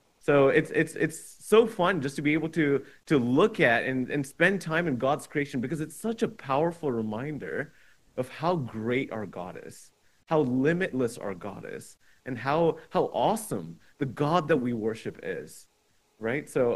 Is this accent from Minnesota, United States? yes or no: no; Dallas, Texas, United States; also born or lived in Dubai, UAE / New York; So I grew up in big cities for most of my life. First, I was born in Dubai, spent the first 10 years of my life there. And then after that, we lived in New York for a little bit. And then I spent, after a year in New York, about 11 years here in Dallas, Texas.